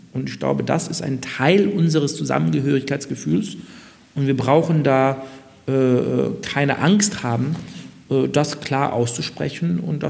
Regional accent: Munich, Bavaria, Germany; born there; als geborener Münchner die Lederhosen und das Dirndl

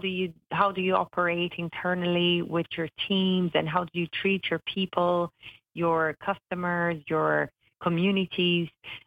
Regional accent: Rio de Janeiro, Brazil; moved away as an adult; I am originally from Rio de Janeiro, and when I was 23, so basically 20 years ago now, I left Rio to move to the Caribbean

